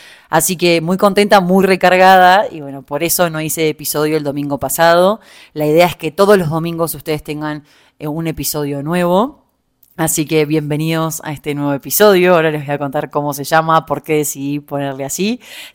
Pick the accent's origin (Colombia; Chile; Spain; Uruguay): Uruguay; also born or lived in Argentina; now in Mexico City, Mexico; Desde que me mudé a Argentina, volví para Uruguay, estuve todo diciembre en Uruguay, después me vine para Ciudad de México. Hace 3 meses ya que estoy en Ciudad de México